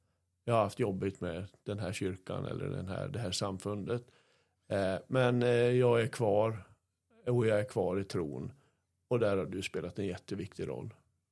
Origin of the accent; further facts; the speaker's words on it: Kramfors, Västernorrland County, Sweden; accent: Kramfors dialect; då är det egentligen den fysiska rösten och min Kramfors dialekt